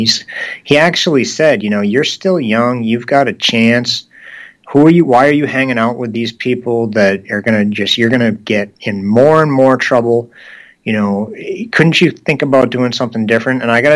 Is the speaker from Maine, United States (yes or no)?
yes; Portland, Maine, United States; Long story short, I grew up in Portland, Maine, and my mom was a single mom.